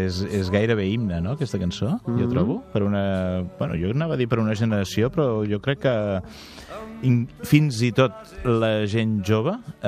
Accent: Catalonia, Spain; som catalans

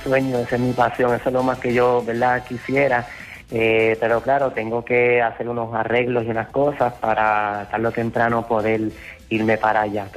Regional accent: Puerto Rico; born there; Pues yo nací en Puerto Rico porque mi madre emigró aquí en los años 60 con mis abuelos, los padres de ella y todos mis tíos. Entonces aquí mi madre conoció a mi padre y entonces pues se unieron y nací yo. Lo que pasa es que mi abuelo materno era de aquí de Puerto Rico

